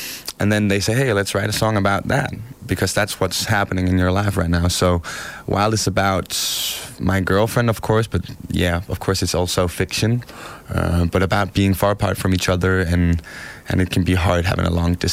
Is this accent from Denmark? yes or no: yes; Denmark; I think in Denmark, I find it's normal for me because I'm from Denmark.